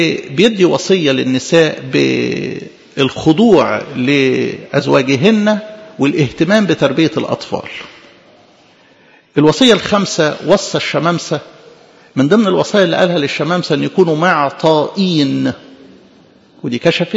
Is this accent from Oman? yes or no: no; Egypt; في بركة رفعت من بلدنا مصر في الأيام اللي فاتت ديت